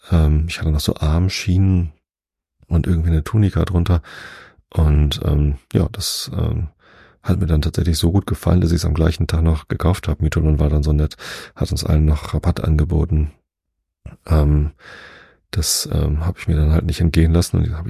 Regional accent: Hamburg, Germany; Ich meine, wir sind dann ja auch Hamburger.

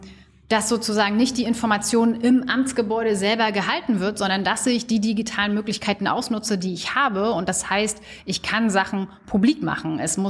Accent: Neukalen, Mecklenburg-Vorpommern, Germany; nämlich gerade da, wo ich herkomme, Neukalen oder wo ich gerade war, Neukalen und Komorer See und so

